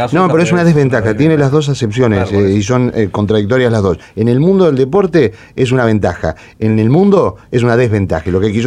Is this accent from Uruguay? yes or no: yes; Uruguay; a mí, que soy uno más, un uruguayo más